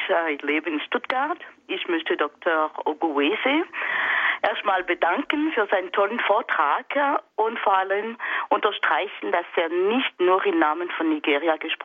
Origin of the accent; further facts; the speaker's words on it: Benin; also born or lived in Togo; Ich komme selber aus Benin und Togo